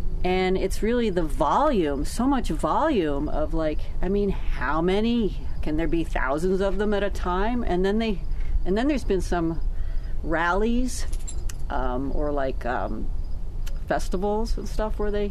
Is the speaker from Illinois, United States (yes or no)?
no; Moab, Utah, United States; they ask me where I'm from. I'm from Moab, and they say, oh, Moab.